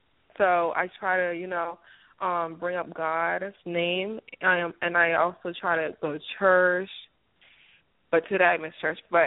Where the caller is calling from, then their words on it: Florida, United States; I'm calling from Florida.